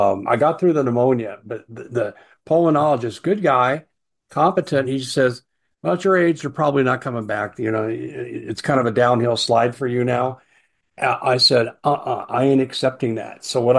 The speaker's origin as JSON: {"language": "English", "region": "Colorado", "country": "United States", "tie": "born or raised there", "said": "I grew up in Colorado, and I loved Colorado when I grew up. I had a great childhood, early adulthood."}